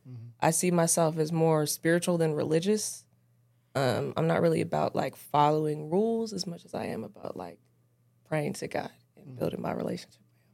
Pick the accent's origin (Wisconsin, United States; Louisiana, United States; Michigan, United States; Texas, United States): Texas, United States; Dallas; I'm from North Dallas.